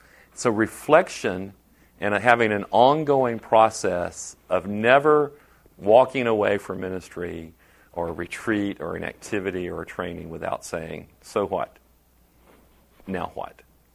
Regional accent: the South, United States; I'm from the South, and you can only snap beans if you are rocking in a rocking chair

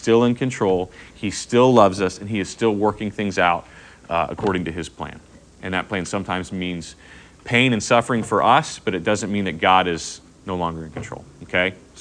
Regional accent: Texas, United States; I grew up in Texas with flash floods. It wasn't odd to see cars floating down the street with water.

